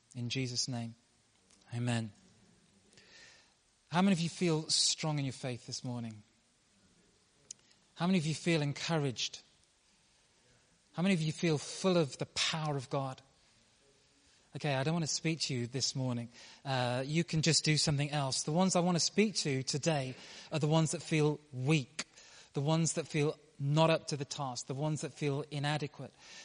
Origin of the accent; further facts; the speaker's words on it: Nigeria; born there; where I come from, where I was born in Nigeria